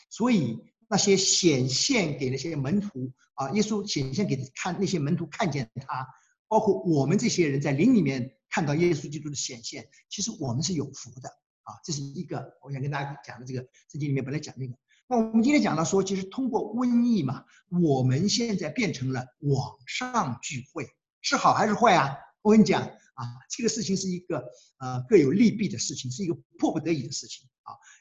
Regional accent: China; 我们都是来自大陆的中国人，我们这个上五十岁、六十岁的人，我们都经历过1959年到1962年，中国吃不饱。

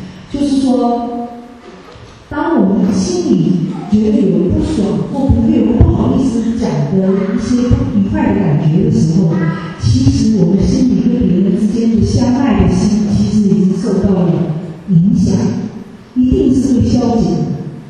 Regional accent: Taiwan; 我从小也是在中国文化上长大，我只是说我是在台湾，但是我父母是福州人，他们是50年才到那个台湾，所以呢，我们家是住在福州文化之下，我们吃的都是福州菜，但是我们住在台湾

